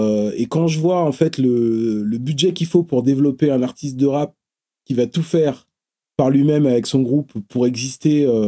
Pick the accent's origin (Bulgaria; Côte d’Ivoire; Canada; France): France; Bobigny, Île-de-France; Moi, je venais à la base, je viens du Pont-de-Sèvres, à Bobigny. Donc je viens du 9-3. Et j'arrive dans le 9-2.